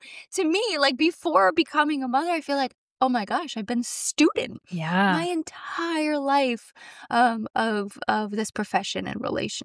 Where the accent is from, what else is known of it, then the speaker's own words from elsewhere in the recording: Ohio, United States; So I grew up in Ohio in a pretty rural town.